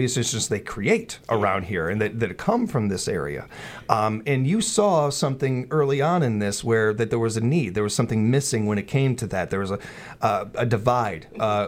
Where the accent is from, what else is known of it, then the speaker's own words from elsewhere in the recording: Chicago, Illinois, United States; I grew up in Chicago, one of the homes of music.